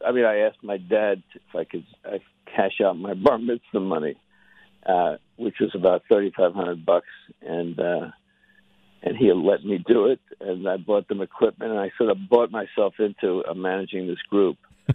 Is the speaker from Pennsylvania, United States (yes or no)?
yes; Philadelphia, Pennsylvania, United States; Well, I was from Philadelphia. And I was managing bands in the late 60s, and the Electric Factory.